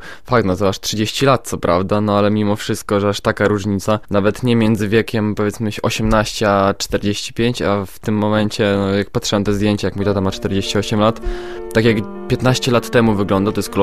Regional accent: Lublin, Lublin Voivodeship, Poland; mieszkam w Lublinie od urodzenia.

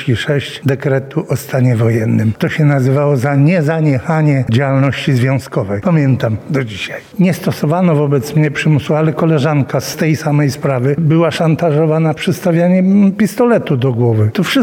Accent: Puławy, Lublin Voivodeship, Poland; Jestem z Puław.

